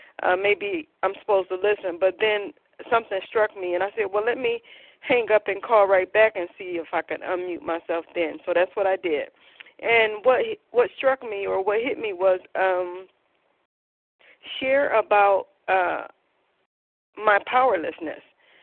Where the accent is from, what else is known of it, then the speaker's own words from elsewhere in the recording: Cleveland, Ohio, United States; I'm from Cleveland, and I'm real grateful to be here.